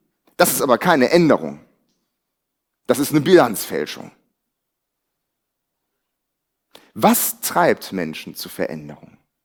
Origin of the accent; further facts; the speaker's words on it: Northern Germany, Germany; Etwas, was wir übrigens auch als Norddeutsche sehr schwer nachvollziehen.